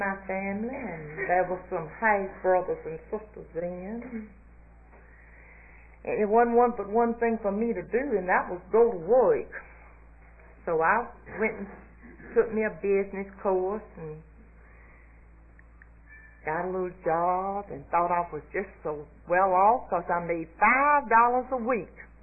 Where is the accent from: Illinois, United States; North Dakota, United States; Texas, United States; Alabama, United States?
Alabama, United States; Montgomery; I grew up in Montgomery and I was a mighty immature little old girl.